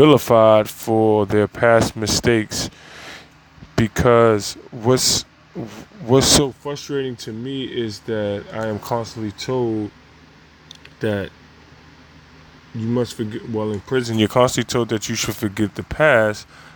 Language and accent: English; United States; regardless of the fact, I am an American citizen.